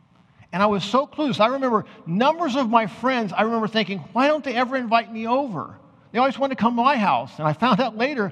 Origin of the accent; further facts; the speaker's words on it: Topeka, Kansas, United States; Now, I grew up in Topeka, Kansas.